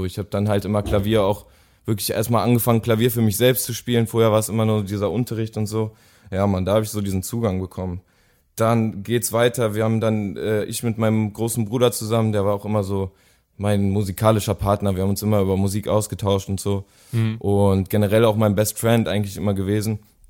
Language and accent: German; North Rhine-Westphalia, Germany; Ich komme aus dem Pott, ich komme aus dem kleinen Kaff, das nennt sich Beckham, das kennt wahrscheinlich gar keiner. und ja, da ist nichts los, da ist ziemlich dreckig